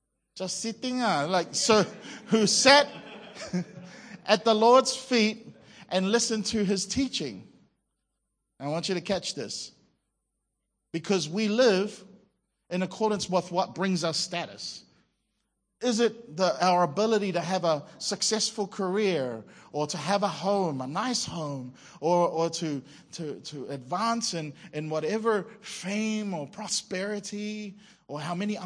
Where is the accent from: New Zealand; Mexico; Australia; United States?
New Zealand; moved away; also born or lived in Singapore; I lived in Singapore for 8 years. Like, I came from New Zealand. We're so laid back there, right?